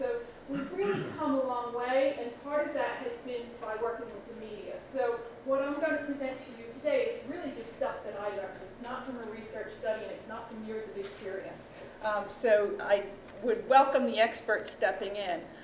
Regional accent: Philadelphia, Pennsylvania, United States; accent: Philadelphia; because usually when I say bullying, I don't know, my Philadelphia accent, people say bowling.

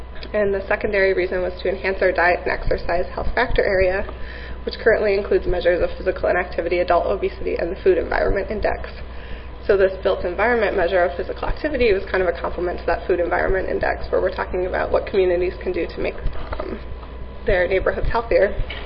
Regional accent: Midwest, United States; We were just chatting that we're from the Midwest and there's snow up there.

